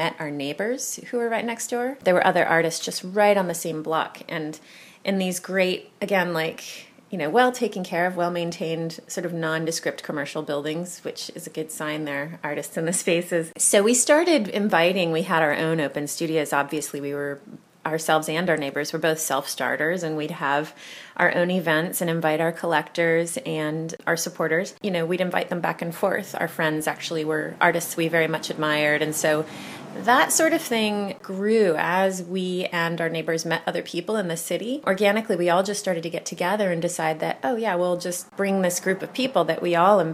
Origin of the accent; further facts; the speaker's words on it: East Coast, United States; now in Los Angeles, United States; I'm originally from the East Coast. I've been in Los Angeles since 2000.